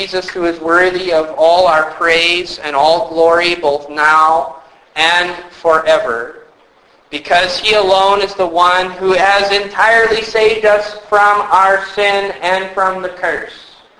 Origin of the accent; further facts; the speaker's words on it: United States; now in Canada; I can pick on you a little bit as an American.